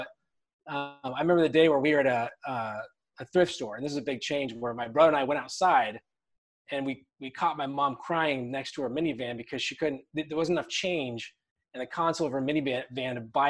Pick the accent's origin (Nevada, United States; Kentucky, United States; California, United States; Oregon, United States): Oregon, United States; Portland; Yeah, so I was born in Portland Metro, Portland, Oregon, that is. You know, grew up kind of a middle-class kid.